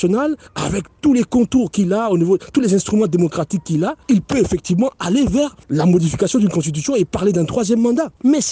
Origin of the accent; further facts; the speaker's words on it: Côte d’Ivoire; Pour avoir fait la Côte d'Ivoire en tant qu'Ivoirien